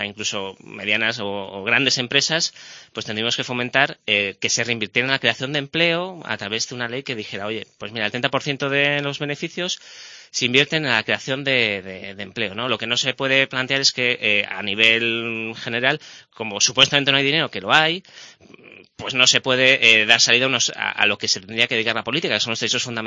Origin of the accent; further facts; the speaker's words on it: Santander, Cantabria, Spain; Mi madre es menorquina y mi padre es de León y yo nací en Santander. Y bueno, pues aquí me he criado, estudié aquí.